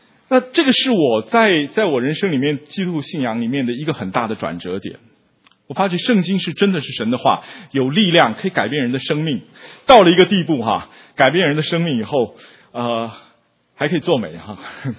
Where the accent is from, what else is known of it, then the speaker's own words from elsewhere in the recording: Taiwan; 我是从台湾来的，我们几个有从台湾来的，有从香港来的，还有从马来西亚来的几个学生